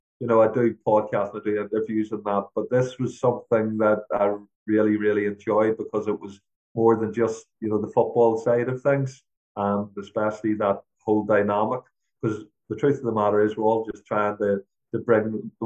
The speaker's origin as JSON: {"language": "English", "region": "Northern Ireland", "country": "United Kingdom", "tie": "born or raised there", "said": "I mean, I grew up in Northern Ireland, and there's a lot of dynamics involved in Northern Ireland in regards to politics, religion, all of the above"}